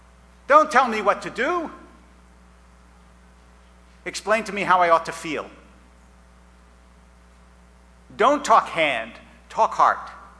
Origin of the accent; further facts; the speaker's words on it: England, United Kingdom; I say this, of course, as an English person.